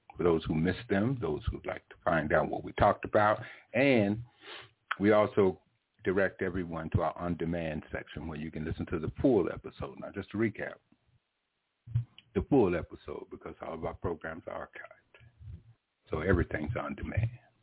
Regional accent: Memphis, Tennessee, United States; I'm somewhat of an authority on the subject, since I was born and raised here, since I went to school here, since I went to college, the University of Memphis

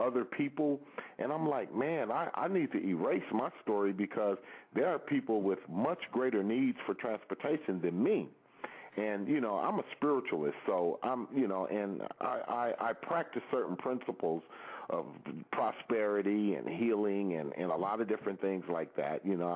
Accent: California, United States; I'm from California, so, you know, I know, like

